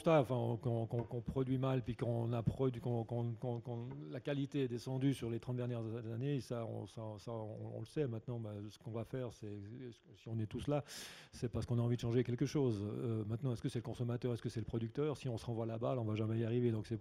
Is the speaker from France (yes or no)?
no; Lausanne, Vaud, Switzerland; moi je viens de Lausanne, en quelques années, il y a 5, 6, 7 magasins sans emballage.